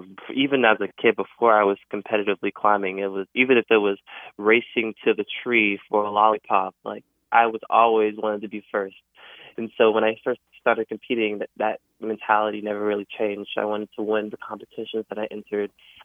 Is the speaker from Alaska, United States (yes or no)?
no; North Carolina, United States; But for me, growing up in North Carolina, there weren't many major clubs when I first started.